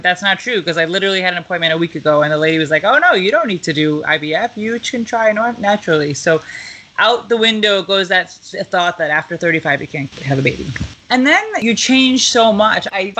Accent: Lake Success, New York, United States; now in Manhattan, United States; I am from Long Island. I grew up in Lake Success, Chamathkana. I went to med school in Albany. I live in Manhattan now.

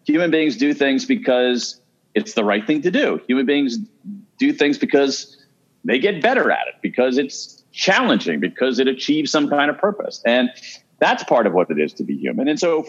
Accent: Columbus, Ohio, United States; I grew up in Columbus, Ohio. I am a Midwesterner

